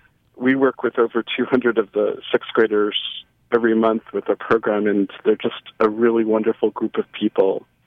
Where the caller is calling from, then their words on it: Kansas City, Missouri, United States; I'm calling from Midtown, Kansas City.